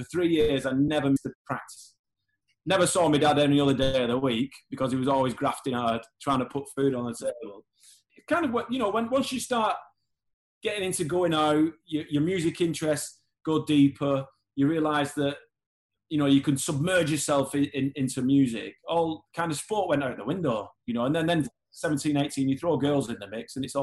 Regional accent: Horwich, North West England, United Kingdom; Good, happy memories growing up in Horwich, in Bolton

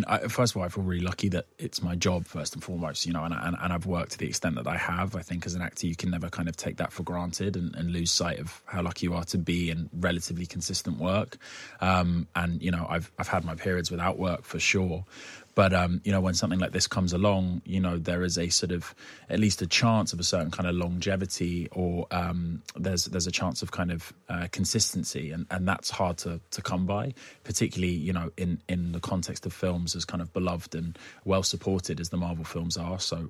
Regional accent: United Kingdom; if that's not a sign that I'm too British and I should just kind of pare back and know my place and stick to football

